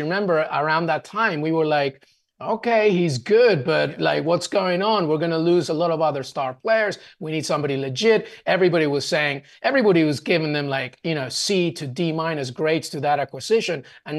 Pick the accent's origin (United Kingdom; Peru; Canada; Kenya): Peru; now in New York, United States; when I was growing up in Peru, man, in the 80s and early 90s